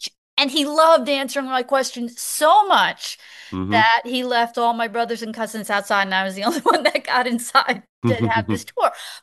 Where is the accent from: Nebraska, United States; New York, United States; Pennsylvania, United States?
New York, United States; I grew up on Long Island, and that was torture for me.